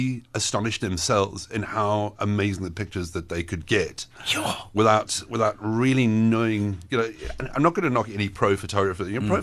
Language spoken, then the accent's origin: English; England, United Kingdom; I am English.